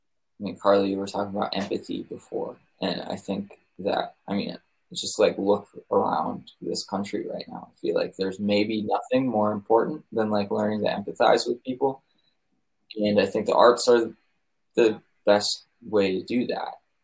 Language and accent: English; United States; I know we didn't get any weird looks really like the whole time we were there for being American.